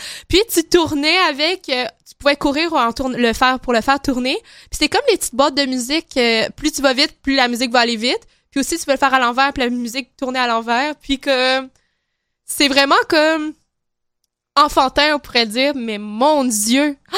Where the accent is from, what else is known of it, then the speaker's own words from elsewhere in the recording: Quebec City, Quebec, Canada; now in Montreal, Canada; Moi, je viens de Québec puis je suis habituée au marché Noël allemand de Québec, que lui, c'est énorme. Là, c'est vraiment une tradition pour moi depuis que je suis jeune d'aller au marché Noël allemand à Québec. Puis là, c'est ma première année à Montréal.